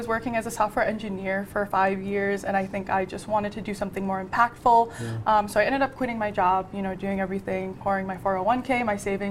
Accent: New Jersey, United States; now in Quincy, United States; I'm not originally from Quincy, but I do live in Quincy now.

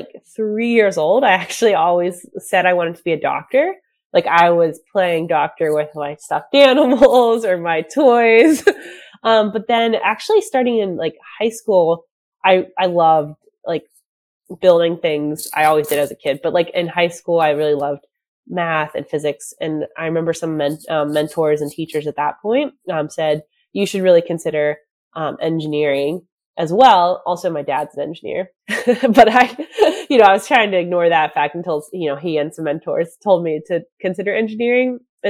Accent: Pittsburgh, Pennsylvania, United States; Well, I actually grew up, so I'm from Pennsylvania. I'm from around Pittsburgh area.

